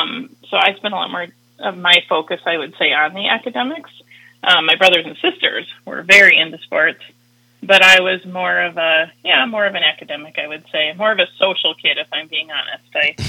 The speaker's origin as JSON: {"language": "English", "town": "Storm Lake", "region": "Iowa", "country": "United States", "tie": "born or raised there", "said": "You know, I grew up in rural Iowa. Like I said, a town called Storm Lake, and we were about 8,000 people, primarily a farming community."}